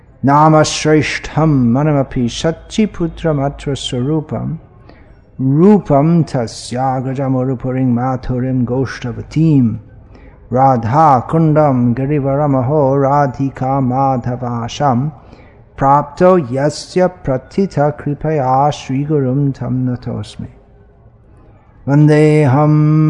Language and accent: English; England, United Kingdom; born there; There's no use to talking about I was born in England in such and such a year and I went to this school and I did this, I studied this